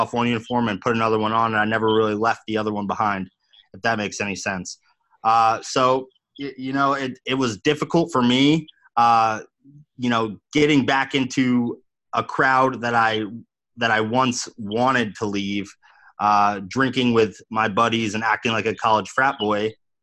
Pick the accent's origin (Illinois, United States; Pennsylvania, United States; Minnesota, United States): Pennsylvania, United States; moving back to my hometown in Northeast Pennsylvania